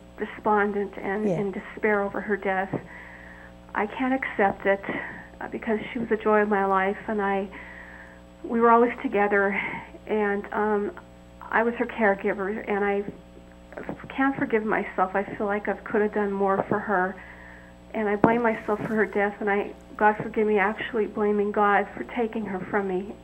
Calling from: Pennsylvania, United States; And I'm from Pennsylvania.

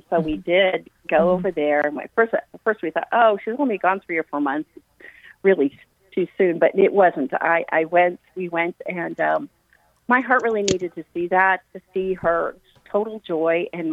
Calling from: Dallas, Texas, United States; I'm calling from Dallas.

